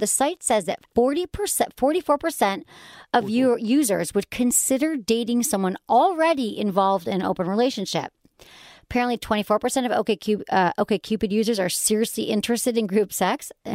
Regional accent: Michigan, United States; accent: Michigan; Oh, this is my Michigan accent comes out.

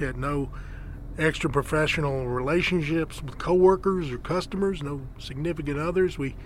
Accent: Sierra Blanca, Texas, United States; from Hudspeth County. I was born here in Sierra Blanca, and I've lived in this town almost my whole life.

